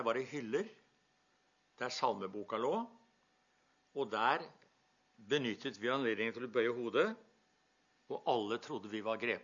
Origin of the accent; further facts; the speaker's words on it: Porsgrunn, Telemark, Norway; Jeg kom til å tenke på hjemme i menigheten der vi vokste opp i Porsgrunn.